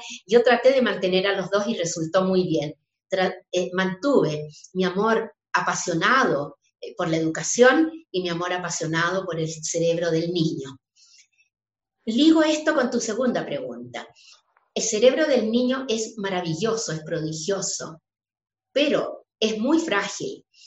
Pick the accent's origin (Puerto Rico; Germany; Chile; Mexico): Chile; al menos en mi país, y sé que en otros ha ocurrido igual, ha sido creer que lo cognitivo acá y lo emocional acá. En Chile incluso hubo épocas en que la emocionalidad no se permitía